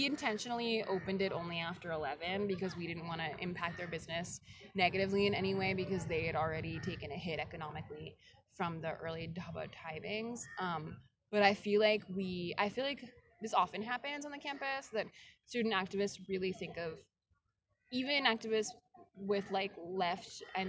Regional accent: United States; I think as an American woman, I was probably sexualized in a very particular way

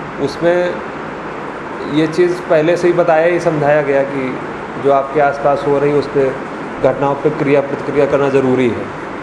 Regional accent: Lakhimpur Kheri, Uttar Pradesh, India; और जो मेरा नेटिव प्लेस है वो यूपी का नेपाल बॉर्डर लगता है, लखीमपुर खीरी डिस्ट्रिक्ट है. वहाँ पे मेरी फैमिली 1988 से रह रही है.

